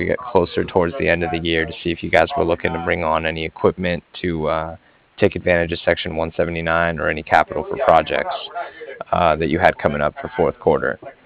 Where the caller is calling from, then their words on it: Cardiff, Wales, United Kingdom; From Cardiff, yes.